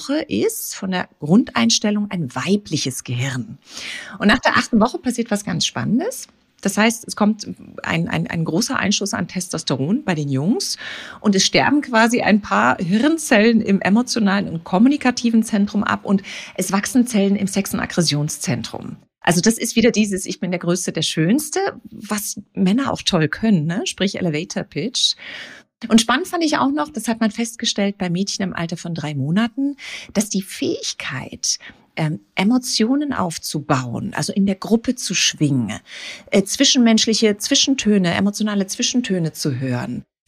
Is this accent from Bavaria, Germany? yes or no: no; Frankfurt, Hesse, Germany; Stell dir vor, ich komme ja aus Frankfurt in diesen Hochhäusern unterwegs.